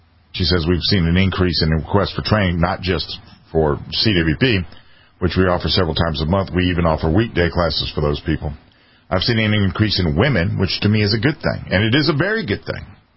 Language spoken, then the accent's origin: English; South Carolina, United States; Here in my home state of South Carolina